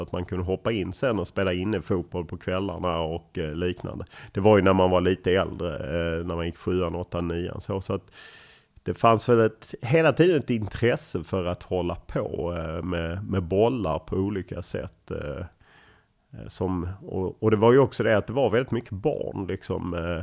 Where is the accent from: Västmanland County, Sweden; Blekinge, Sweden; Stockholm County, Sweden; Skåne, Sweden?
Skåne, Sweden; Lund; Jag är uppvuxen på Tuna som ju då på 70-talet, mina föräldrar flyttade dit när man byggde husen på mitten på 60-talet. Och väldigt nära Tuna skolan, så att där bodde jag väldigt länge tills jag flyttade till egen lägenhet på Södra Esplanaden.